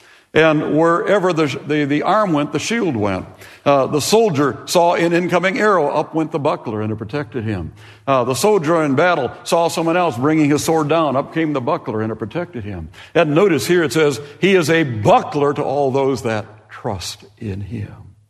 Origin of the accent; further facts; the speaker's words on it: Pekin, Illinois, United States; My hometown is a place called Pekin, Illinois, just outside of Peoria.